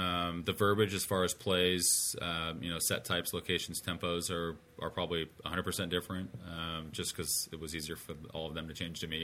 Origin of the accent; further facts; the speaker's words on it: Santa Cruz, California, United States; also born or lived in Santa Barbara; I mean, I grew up and I was born and raised in Santa Cruz